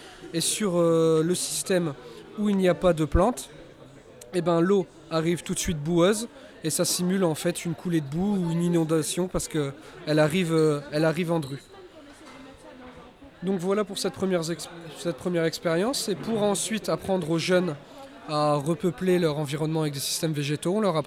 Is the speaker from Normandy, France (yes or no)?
no; Hauts-de-France, France; les territoires marécageux comme chez nous en Picardie qui ont des risques d'inondation